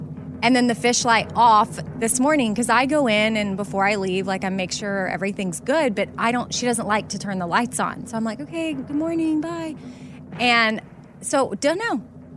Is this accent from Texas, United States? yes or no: yes; Texas, United States; I don't care either way, but I mean, I'm from Texas, so are the Cowboys in the mix?